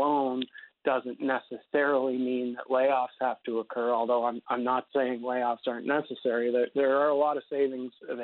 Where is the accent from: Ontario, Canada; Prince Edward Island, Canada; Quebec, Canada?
Prince Edward Island, Canada; when I grew up in Prince Edward Island, you know, half of my friends that I grew up with ended up moving to Alberta to work in the oil fields.